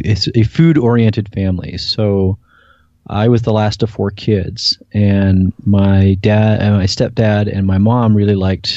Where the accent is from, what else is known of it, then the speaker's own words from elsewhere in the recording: Westfield, New Jersey, United States; And I grew up in the New York metro area in central New Jersey in a place called Westfield.